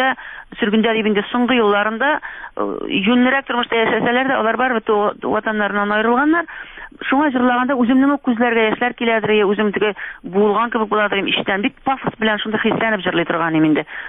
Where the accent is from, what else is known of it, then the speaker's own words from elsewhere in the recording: Bashkortostan, Russia; Энем авыр инде, шуңа күрә Башкортстанга туган авылыма кайттым. Менә мин авылымда үемнән торып сөйләшәм сезнең белән.